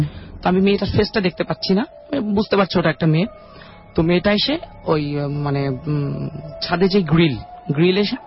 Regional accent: Dhaka, Dhaka Division, Bangladesh; আমি ধানমন্ডি 15 থেকে আসছি।

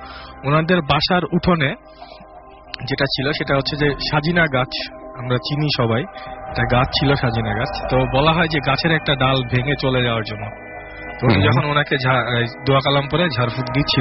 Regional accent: Gopalpur, Rajshahi Division, Bangladesh; আমি আমার জন্মস্থান লালপুর গোপালপুরে, সেখানে বাবা নদী বসুগার মিলে জব করে, তো আমরা বেসিক্যালি মিলে কোয়ার্টারে থাকতাম।

